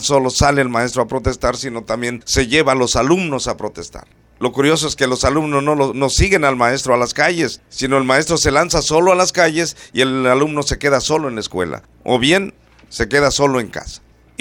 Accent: Mexico; Yo estoy de acuerdo como mexicano con el uso de acoso escolar

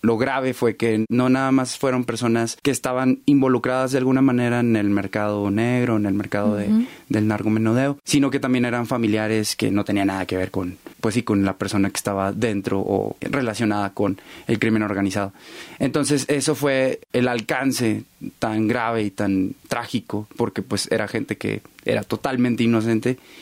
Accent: Saltillo, Coahuila, Mexico; yo soy de Saltillo, Coahuila, y Allende, Coahuila, está a 5 horas de Saltillo.

